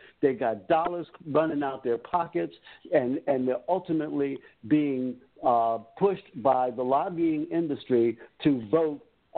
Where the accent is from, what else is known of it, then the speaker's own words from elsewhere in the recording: Washington, District of Columbia, United States; one of the things I got to say about growing up in Washington, D.C., I've been through Presidents Eisenhower through now.